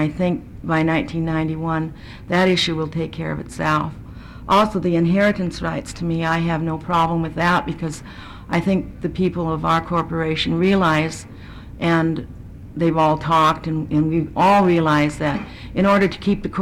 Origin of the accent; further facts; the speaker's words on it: Kasaan, Alaska, United States; I'm also from Kasan, and I'm speaking tonight as a representative from Kasan as the mayor.